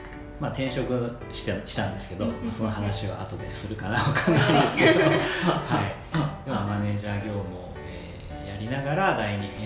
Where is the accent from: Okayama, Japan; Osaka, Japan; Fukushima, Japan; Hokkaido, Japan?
Osaka, Japan; Osakasayama; 大阪狭山市という、ご存知ですか。